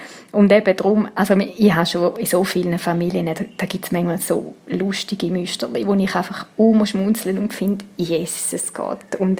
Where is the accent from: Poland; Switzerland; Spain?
Switzerland; Und ich meine, die Läden haben offen bei uns in der Schweiz.